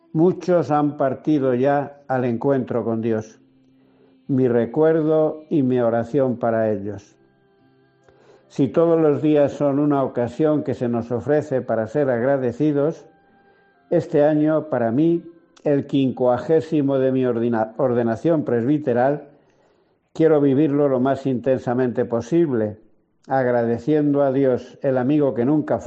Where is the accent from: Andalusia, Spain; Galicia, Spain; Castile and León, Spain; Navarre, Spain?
Castile and León, Spain; Sahúgo; en Sahugo, mi pueblo de nacimiento. El obispo don Demetrio Mansilla Reollo me ordenó de presbítero, acompañado por mi familia y la gente con la que compartí mi infancia.